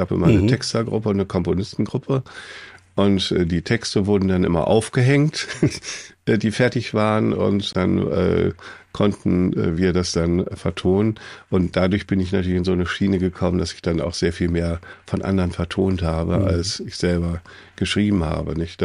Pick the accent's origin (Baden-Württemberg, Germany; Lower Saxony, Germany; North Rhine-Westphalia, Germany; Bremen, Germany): Lower Saxony, Germany; Hannover; an der Markkirche, das ist meine Heimatkirche in Hannover, wo ich aufgewachsen bin